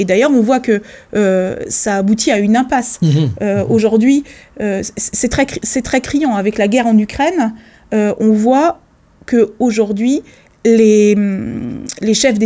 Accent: Pontivy, Brittany, France; Moi, je viens de Pontivy

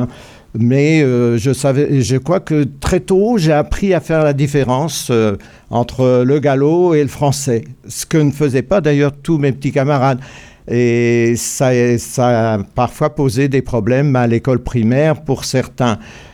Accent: Parigné, Brittany, France; born there; je suis né à Parigné, près de Fougères, hein, 5 km de Fougères, dans une famille d'origine agricole.

